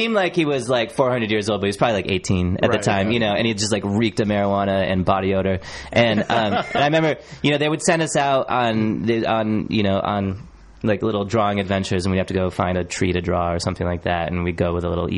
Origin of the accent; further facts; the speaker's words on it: Michigan, United States; I grew up in Michigan. My parents would take me to Chicago